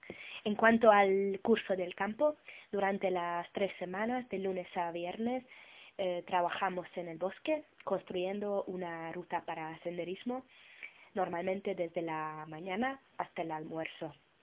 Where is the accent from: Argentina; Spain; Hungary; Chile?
Hungary; first language Hungarian; Spanish is a second language; Me parece chistoso que en mi lengua materna, en húngaro, hasta ahora nunca he hablado en la tele, pero en español ya sí.